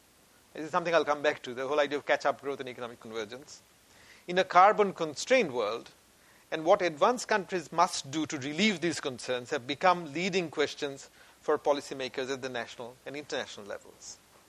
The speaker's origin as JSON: {"language": "English", "country": "India", "tie": "born or raised there", "said": "Growing up in India, we had a text that we had to read"}